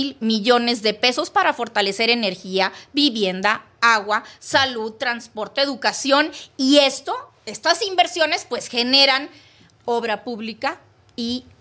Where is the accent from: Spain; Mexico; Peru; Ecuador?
Mexico; Tampico, Tamaulipas; Me encantaría que fueras a Tampico, que es mi ciudad natal.